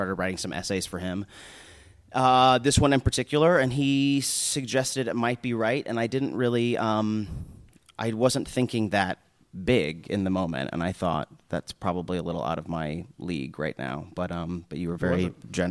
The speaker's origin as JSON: {"language": "English", "town": "Omaha", "region": "Nebraska", "country": "United States", "tie": "born or raised there", "lives_now": "New York, United States", "said": "Yeah, I think that I grew up in Omaha, Nebraska"}